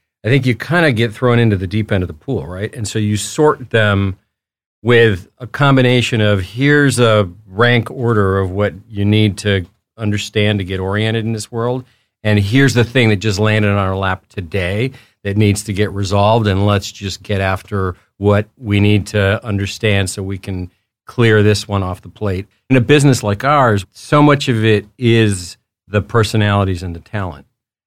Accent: Mexico City, Mexico; now in New York City, United States; Ooh, that's a tough one. My hometown, but New York City. I've been here a long time.

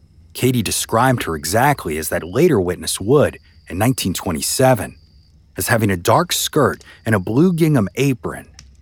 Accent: New Orleans, Louisiana, United States; it is a tale from my hometown of New Orleans, Louisiana.

